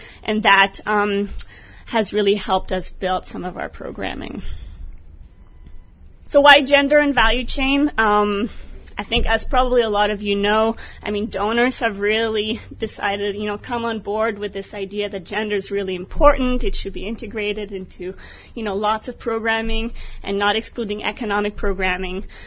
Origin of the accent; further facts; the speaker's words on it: Canada; We're not from Washington, so we're enjoying the nice weather and the hot weather. We're from Canada. It's not that cold, but it's a bit colder.